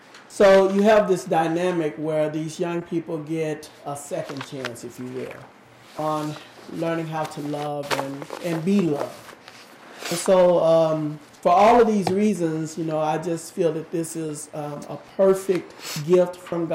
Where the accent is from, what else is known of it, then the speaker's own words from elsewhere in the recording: the South, United States; now in Milwaukee, United States; And I'm in favor because I'm from the South, and I grew up with this concept of the village. And when I moved to Milwaukee